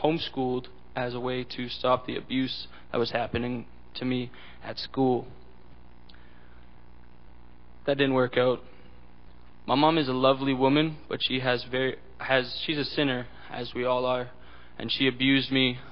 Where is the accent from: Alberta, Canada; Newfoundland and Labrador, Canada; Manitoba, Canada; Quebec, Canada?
Alberta, Canada; Vermilion; born there; I am 21 years old, and I was born in Vermilion, Alberta.